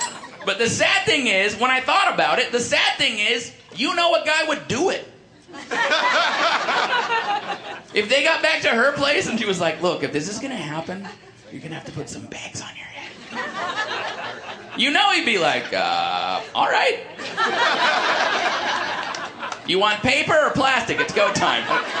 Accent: Olympia, Washington, United States; I'm from Olympia, Washington.

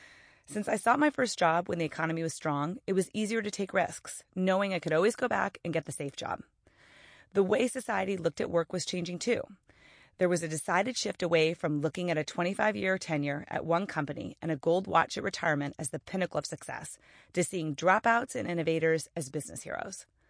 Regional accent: United States; born there; I was born in the United States, where education is widely available to both genders.

